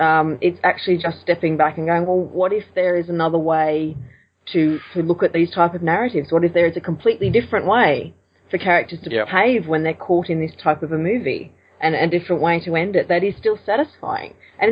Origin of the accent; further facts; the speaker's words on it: Australia; it's nice to have one that's in our setting, because so much of our culture in Australia comes via the US and the UK.